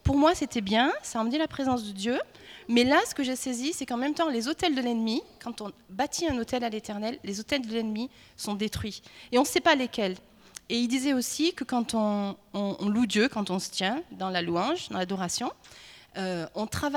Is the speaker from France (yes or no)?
yes; France; Et c'est vraiment qui on est, les Français. On est ça.